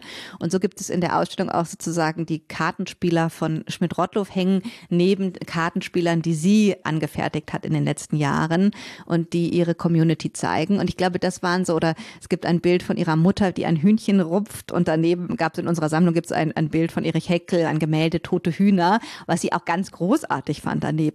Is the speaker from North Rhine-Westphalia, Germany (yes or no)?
yes; Cologne, North Rhine-Westphalia, Germany; ich bin in Köln, im Umkreis Köln aufgewachsen